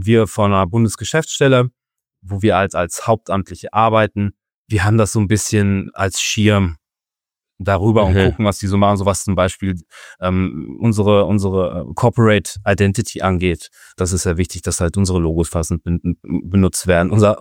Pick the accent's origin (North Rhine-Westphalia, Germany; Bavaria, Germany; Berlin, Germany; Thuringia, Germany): North Rhine-Westphalia, Germany; Bielefeld; Ich komme aus Bielefeld